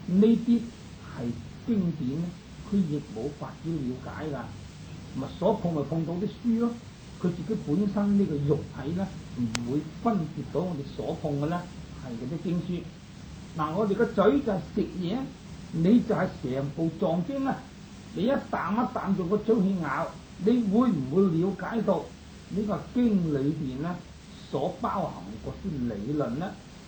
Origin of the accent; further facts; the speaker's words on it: China; 就好似我哋中國人啊，姓鄭、姓陳、姓程啊